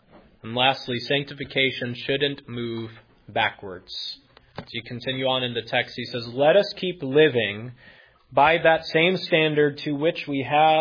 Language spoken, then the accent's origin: English; New Hampshire, United States; And I can tell you, as a fan of the Red Sox growing up in New Hampshire, we didn't look back to before the curse of Babe Ruth